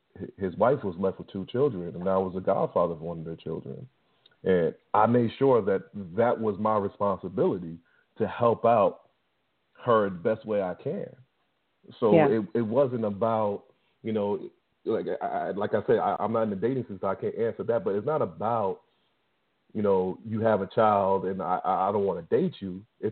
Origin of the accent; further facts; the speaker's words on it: New York, United States; I know growing up in New York, if we drive into the city and we make a wrong turn or run a red light